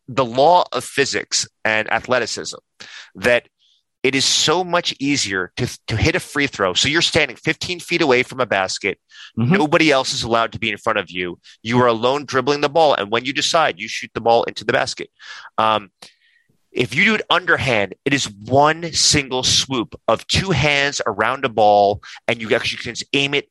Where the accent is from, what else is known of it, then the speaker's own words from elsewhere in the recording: New York, United States; I am perfectly comfortable. I'm a New Yorker. I can argue with people.